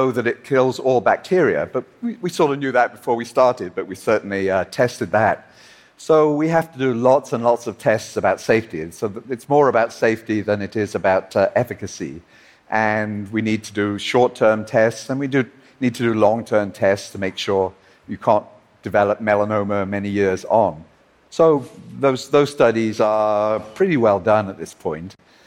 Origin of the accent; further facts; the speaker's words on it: Liverpool, North West England, United Kingdom; So he was actually a well-known and well-loved local politician in his and my hometown of Liverpool.